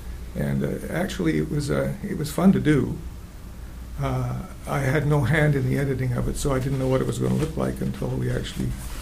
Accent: Nelson, British Columbia, Canada; I was born and raised in Nelson, B.C.

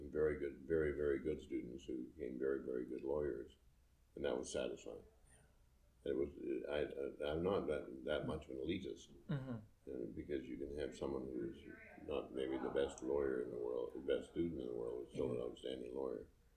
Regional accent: New Westminster, British Columbia, Canada; I grew up in New Westminster, actually.

